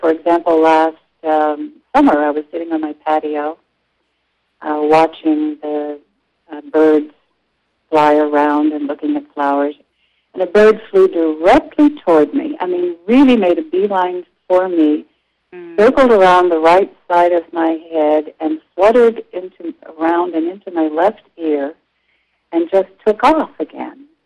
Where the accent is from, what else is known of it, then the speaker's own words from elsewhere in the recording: Kentucky, United States; I grew up in Kentucky along a river, and there were woods nearby, and I would go out into the woods and look for mosses.